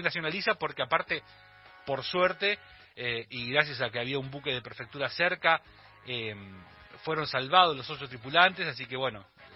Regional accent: Bahía Blanca, Buenos Aires Province, Argentina; yo que vengo de Bahía Blanca

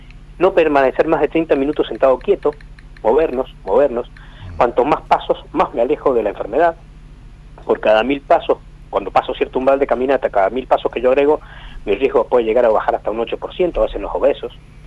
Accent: Mendoza, Argentina; Y bueno, yo soy de Mendoza

